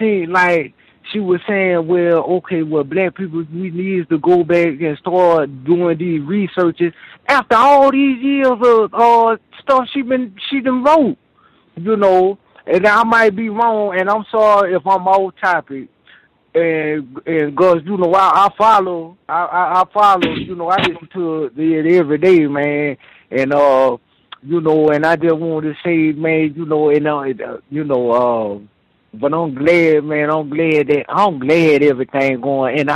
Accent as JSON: {"language": "English", "town": "Houston", "region": "Texas", "country": "United States", "said": "because, you know, I'm from Houston, man"}